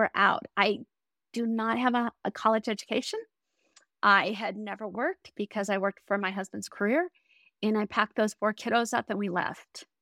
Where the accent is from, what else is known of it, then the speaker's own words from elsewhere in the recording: Colorado Springs, Colorado, United States; I grew up in Colorado Springs, where the best shopping place for men existed back in the 70s.